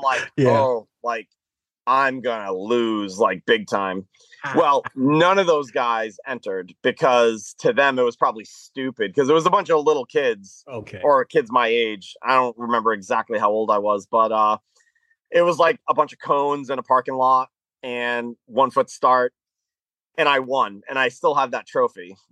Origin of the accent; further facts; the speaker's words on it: Massachusetts, United States; Even though I'm from Massachusetts, I'm like so close to the border that was the local track for me.